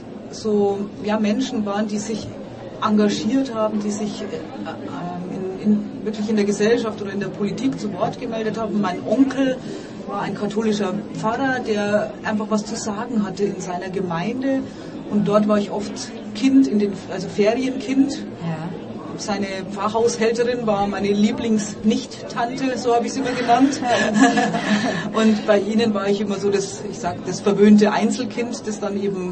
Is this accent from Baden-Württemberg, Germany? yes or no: no; Bavaria, Germany; War eine Jodelkönigin bei uns zu Hause in Bayern.